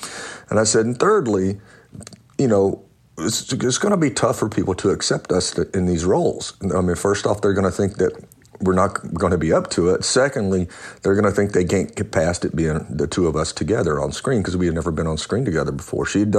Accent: Louisiana, United States; I grew up in Louisiana, remember, and sort of, you know, in a rural community, and which was, it was a beautiful and great community.

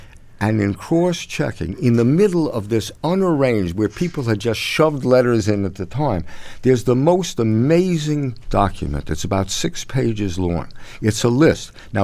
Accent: New York, United States; I'm a New York boy, as you can tell from my accent, I'm sure.

